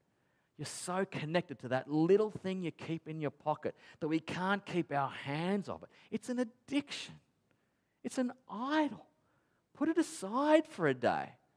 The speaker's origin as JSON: {"language": "English", "country": "Australia", "said": "As an Aussie in 2021, how do we actually live out this thing we call the Sabbath today?"}